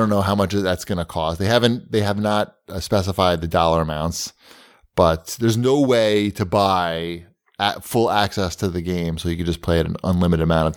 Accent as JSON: {"language": "English", "region": "New York", "country": "United States", "said": "But you know, I'm from New York. I'm a fast walker too."}